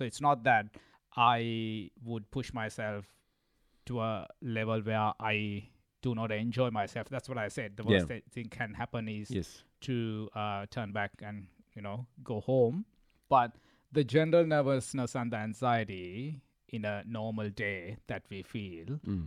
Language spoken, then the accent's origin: English; Sri Lanka; Well, I didn't have any exposure growing up in Sri Lanka.